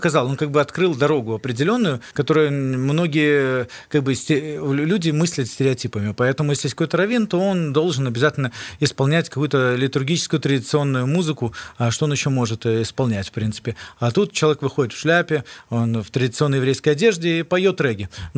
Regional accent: Minsk, Belarus; also born or lived in Pinsk; now in Kyiv, Ukraine; Да, последние 3 года мы живем в Киеве. Сами родом с Минска, вырос здесь. Последние 3 года назад мы уехали из Пинска, там мы работали в еврейской общине.

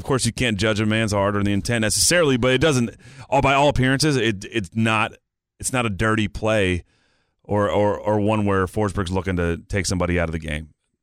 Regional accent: California, United States; also born or lived in Wisconsin; And I'm from Northern California. I lived in Wisconsin.

